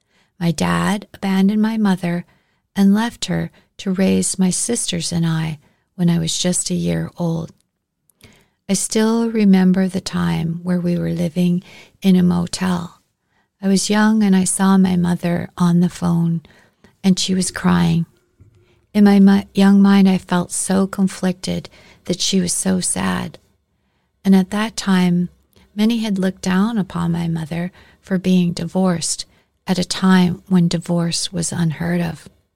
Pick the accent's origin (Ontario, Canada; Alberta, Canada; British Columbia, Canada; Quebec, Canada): Alberta, Canada; I grew up in Alberta with my mom and 3 sisters, and my mother raised us to be a Catholic, but she allowed us to choose our own faith when we were old enough to do so.